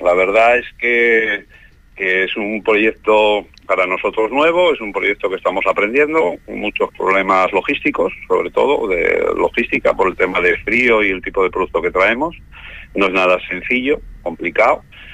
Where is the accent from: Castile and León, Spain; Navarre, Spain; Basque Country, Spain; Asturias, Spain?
Asturias, Spain; en Asturias tenemos muchísima fama también por nuestros quesos, que son muy específicos.